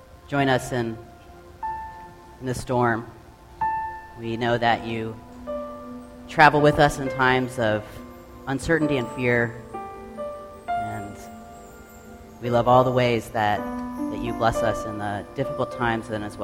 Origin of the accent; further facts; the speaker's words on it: Tampa, Florida, United States; I was born and raised here in Tampa